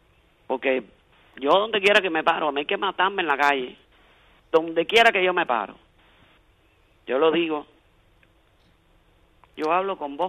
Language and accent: Spanish; Cuba; yo soy cubana y soy de a pie.